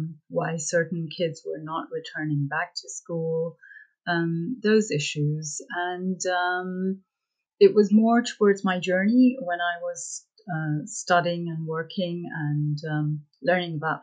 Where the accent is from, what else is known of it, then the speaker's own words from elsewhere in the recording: Beirut, Beirut Governorate, Lebanon; moved away; also born or lived in London; So I was brought up in Beirut, in the war zones, and then we moved to London.